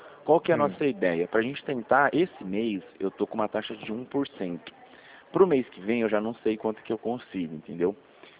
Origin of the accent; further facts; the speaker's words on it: Rio Claro, São Paulo, Brazil; Eu sou daqui de Rio Claro mesmo